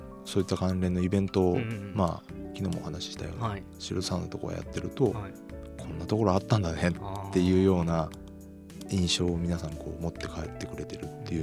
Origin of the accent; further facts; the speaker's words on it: Yamanashi, Japan; 山梨は、はい、まあ私のふるさとですね、